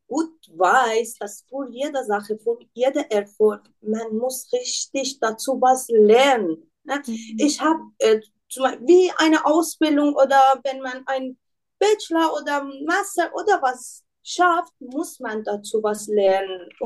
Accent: Iran; now in Germany; Ich bin 31 Jahre alt. Ich komme ursprünglich aus dem Iran

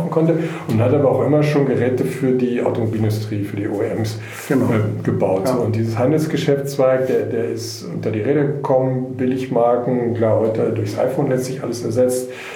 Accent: North Rhine-Westphalia, Germany; weil ich komme ja eigentlich so aus NRW, aus dem Bergischen Land.

